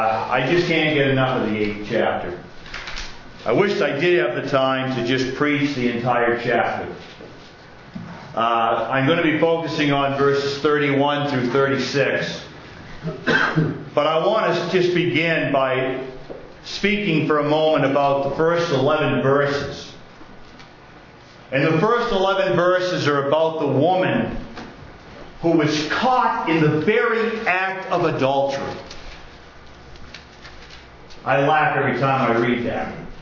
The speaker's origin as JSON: {"language": "English", "town": "Milan", "region": "New Hampshire", "country": "United States", "tie": "born or raised there", "said": "Growing up in Milan, but Milan Dummer is my home."}